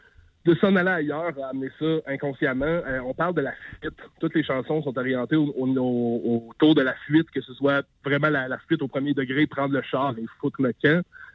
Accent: Coaticook, Quebec, Canada; on est deux gars qui viennent des cantons de l'Est. Moi, je viens de Quaticook, puis j'habite encore ici.

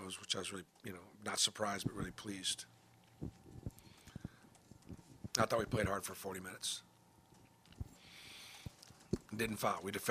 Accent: United States; As an American Jewish person that is in the public eye, I feel like it's my responsibility to try to speak the truth

